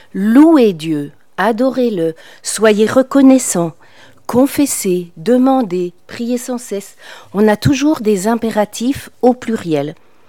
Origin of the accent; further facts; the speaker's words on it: France; En tant que Français, on a un petit peu de mal avec le mot discipline.